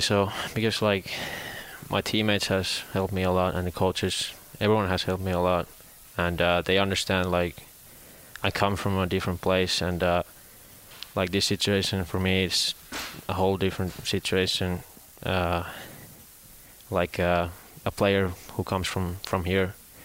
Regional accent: Finland; now in United States; I've been learning a lot after I came here from Finland

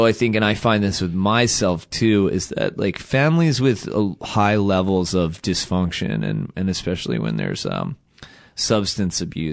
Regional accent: Baltimore, Maryland, United States; So I grew up in Baltimore. I was born in 79, late 70s. Baltimore is a very working class Catholic city.

